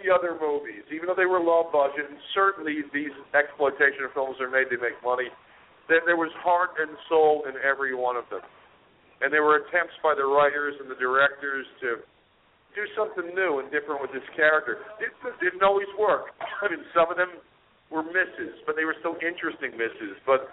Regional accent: New York, United States; being a New Yorker as I am.

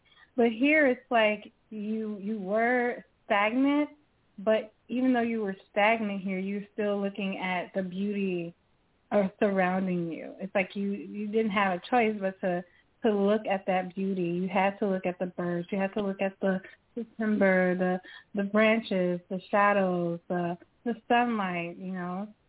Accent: Chicago, Illinois, United States; I always say, I'm from Chicago

